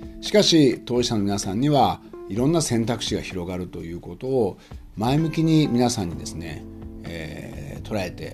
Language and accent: Japanese; Fuji, Shizuoka, Japan; 私の地元の富士市の例なんですね